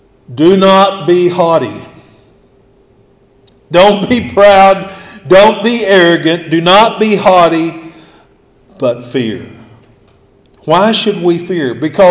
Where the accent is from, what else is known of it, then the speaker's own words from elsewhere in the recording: Hilton, Oklahoma, United States; I've told the story often. I grew up in Hilton, Oklahoma at the Shell Street Church of Christ